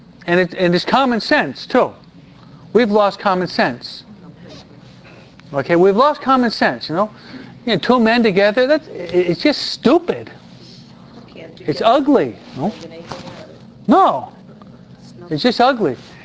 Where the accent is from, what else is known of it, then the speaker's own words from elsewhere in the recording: United States; As an American, but we're in the United States, right?